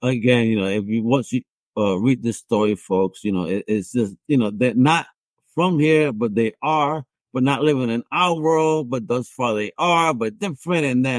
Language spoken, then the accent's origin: English; New York, United States; I'm a New Yorker too, so like everything, I'm just vibing with the book